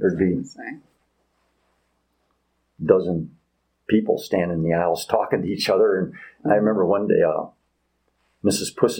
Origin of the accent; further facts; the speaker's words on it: Monroeville, Pennsylvania, United States; I started out for Don Morrow when I grew up in Monroeville when I was 15.